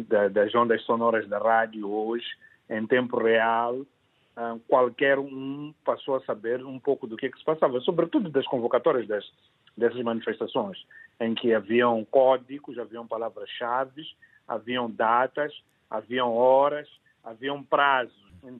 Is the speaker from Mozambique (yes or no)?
yes; Mozambique; estamos a voltar aos carris daquilo que nós somos como moçambicanos